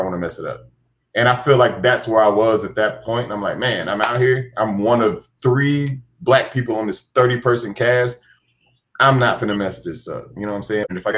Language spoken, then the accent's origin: English; Arkansas, United States; I'm like, I'm from Arkansas originally. So that stuff slides off of me.